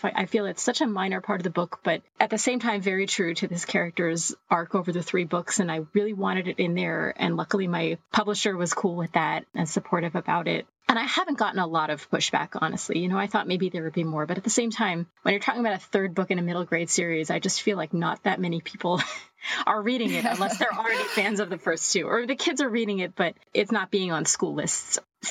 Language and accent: English; New York, United States; now in Austin, United States; I grew up in New York, definitely a much more liberal state than the past few that I've lived in. Now I'm here in Texas, though in a very liberal city in Austin.